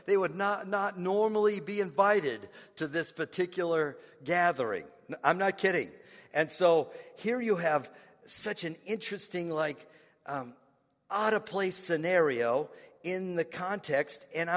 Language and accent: English; Midwest, United States; Growing up in the Midwest, it was so common that after church, you would get together with some families